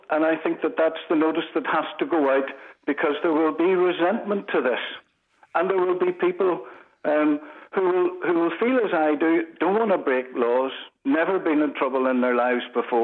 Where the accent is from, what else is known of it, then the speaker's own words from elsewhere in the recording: Northern Ireland, United Kingdom; this is a great little country and we're great people, right? But we are British. This is a British sovereign country.